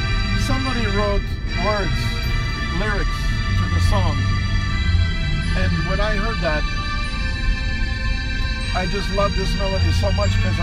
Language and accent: English; Toronto, Ontario, Canada; Toronto, Canada.